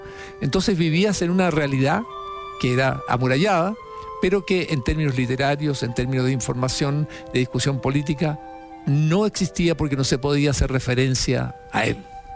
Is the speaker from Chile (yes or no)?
yes; Chile; tenía una experiencia de vida como latinoamericano, como chileno, como persona de como joven de esa época